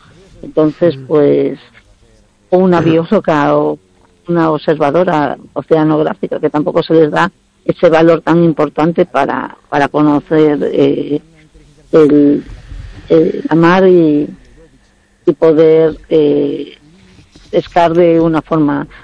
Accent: Bueu, Galicia, Spain; nosotros somos oriundos de Bueu. Mi padre nació en la isla de Ons y mi madre en la zona de la Banda del Río, en Bueu, aunque por circunstancias, en el 2001 nos trasladamos a Marín

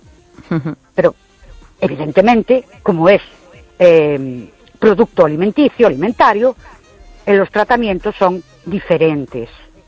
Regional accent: Ourense, Galicia, Spain; de Ourense.

